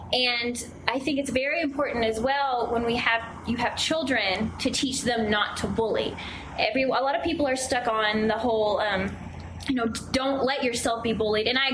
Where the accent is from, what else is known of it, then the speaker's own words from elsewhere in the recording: Paris, Texas, United States; I do a lot of work with the shelters back home in my hometown of Paris, Texas, and different things around Dallas.